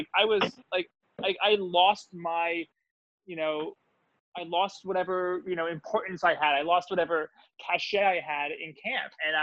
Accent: New Jersey, United States; there was a lot of kids all from Long Island. I'm from New Jersey. A lot of kids from Brooklyn.

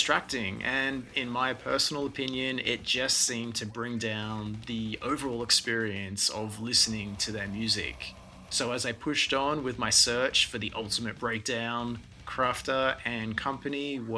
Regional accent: Australia; I know as an Aussie I probably shouldn't say this

